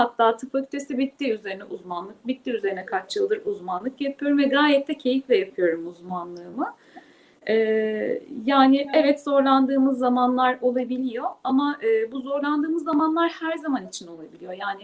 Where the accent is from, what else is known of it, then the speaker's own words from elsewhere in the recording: Aydın, Turkey; Aydınlıyım, aileme de yakın da Ege Üniversitesi.